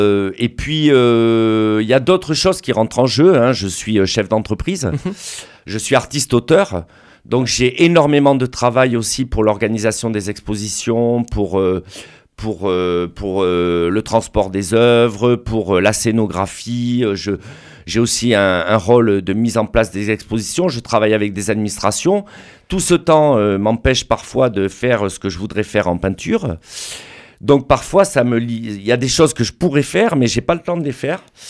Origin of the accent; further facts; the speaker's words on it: Bordeaux, Nouvelle-Aquitaine, France; je me rapproche un peu de ma région d'origine. Hein. Moi, je suis de la Gironde, hein, je suis né à Bordeaux.